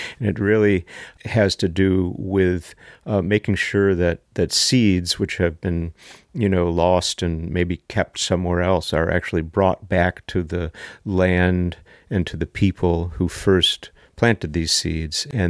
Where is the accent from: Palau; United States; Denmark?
United States; Long Island, New York; she knew I was from Long Island.